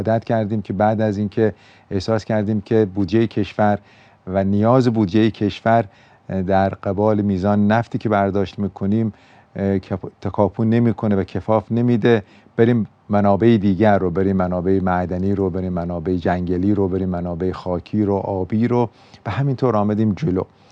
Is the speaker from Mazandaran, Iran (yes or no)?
no; Kerman, Iran; born there; شما اگر در همین کرمانی که هم من هم شما زادگاهمون هست در به اصطلاح بعضی از روستاها برید